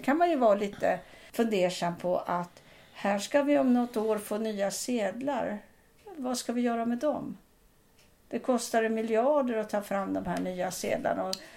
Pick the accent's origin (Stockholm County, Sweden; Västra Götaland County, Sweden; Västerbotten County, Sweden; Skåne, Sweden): Stockholm County, Sweden; Tyresö; Jag växte upp här i Tyresö då på 50-talet och framöver då.